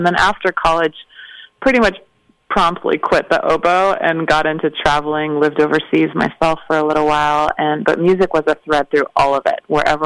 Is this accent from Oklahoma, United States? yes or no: no; Ashland, Oregon, United States; also born or lived in Singapore / Indonesia / Kobe, Japan; then 5 years in Kobe, Japan, while they got teaching jobs over there. And then we moved to Ashland, Oregon, where I spent the rest of my childhood.